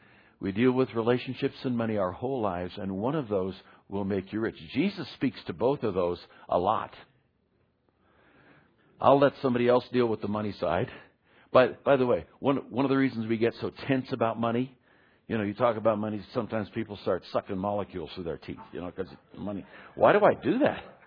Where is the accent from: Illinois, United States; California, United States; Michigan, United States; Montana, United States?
California, United States; now in Washington, United States; You know, I come from Washington, D.C. At least I was there for 15 years. I'm really a left coaster. I was brought up in California, but I spent these 15 years in D.C.